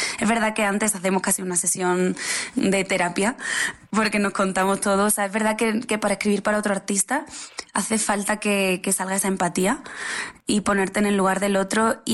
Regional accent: Jaén, Andalusia, Spain; Yo soy de Jaén, Andalucía, entonces pues tengo las raíces del flamenco.

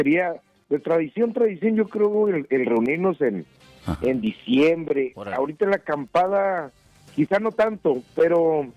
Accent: Baja California Sur, Mexico; nosotros crecimos en Palmilla

